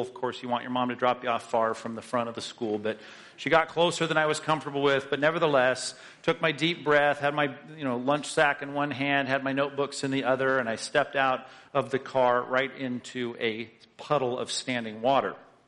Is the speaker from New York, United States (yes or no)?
no; Long Beach, California, United States; I had normally, of course, as most kids growing up in Long Beach, I'd walk to school, ride my bike to school